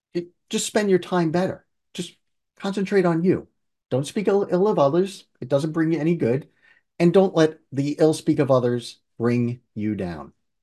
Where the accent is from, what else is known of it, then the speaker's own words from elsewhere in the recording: United States; You know, we're from New York and New Jersey, so we say IDGAF, you know.